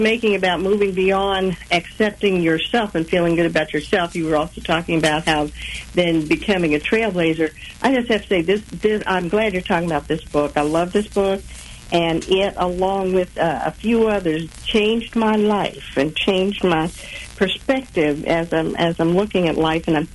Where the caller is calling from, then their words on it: Kansas City, Missouri, United States; I'm calling from South Kansas City.